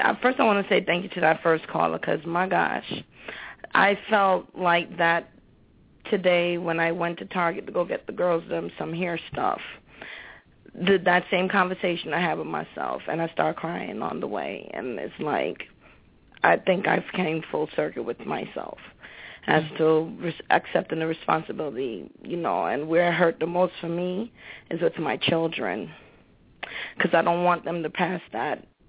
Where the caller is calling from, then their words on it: Connecticut, United States; I'm calling in from Connecticut.